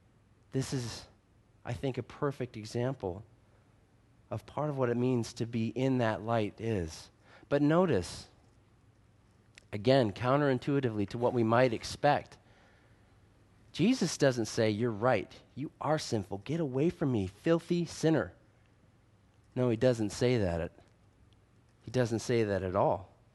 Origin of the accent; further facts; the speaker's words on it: Michigan, United States; Maybe it's growing up in Michigan, cars are important there.